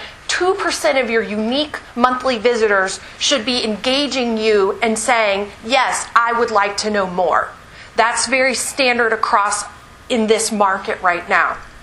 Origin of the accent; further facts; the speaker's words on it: Orlando, Florida, United States; I'm from Orlando, Florida, and work with a number of communities in Florida